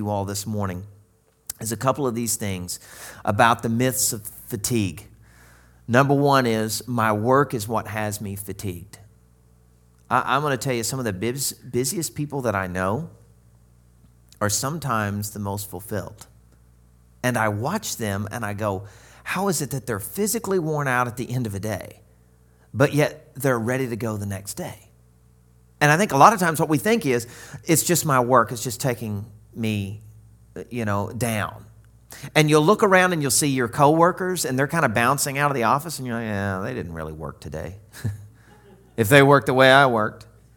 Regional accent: the South, United States; And I know I'm from the South, so I'd felt a few of those days before.

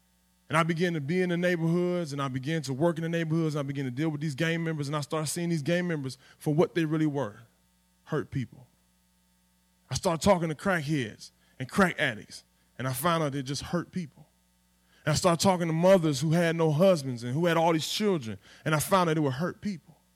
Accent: Cleveland, Ohio, United States; for a reason, because I am tremendously big and I'm from Cleveland.

